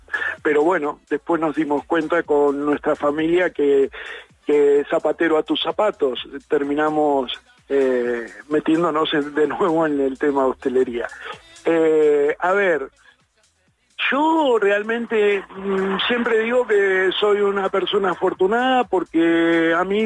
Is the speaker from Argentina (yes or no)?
yes; Argentina; se nota que soy argentino. Toda mi vida trabajé en Argentina en turismo y más en la parte de hoteles